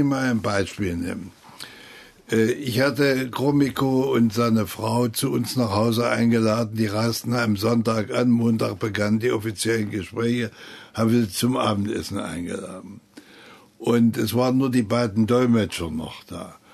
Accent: Halle, Saxony-Anhalt, Germany; Ich stamme aus Halle und will, dass diese Stadt wieder in einem Staat liegt

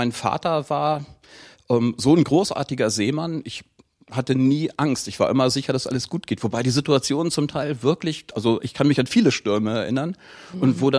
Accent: Osten, Lower Saxony, Germany; born there; Also tatsächlich bin ich in eine Seefahrerfamilie reingeboren

